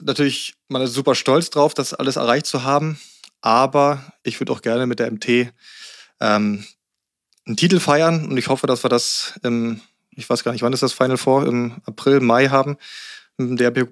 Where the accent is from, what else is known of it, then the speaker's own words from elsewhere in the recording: Berlin, Germany; also born or lived in Rangsdorf; Ich bin zwar in Berlin aufgewachsen, bis ich 9 war und dann sind wir aufs Land gezogen, auch Rand Berlin dann in Rangsdorf.